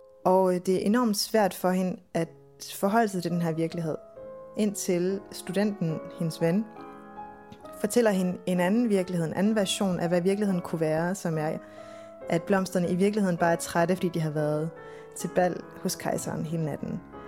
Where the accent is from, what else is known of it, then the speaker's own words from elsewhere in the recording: Varde, Region of Southern Denmark, Denmark; I Varde, hvor jeg voksede op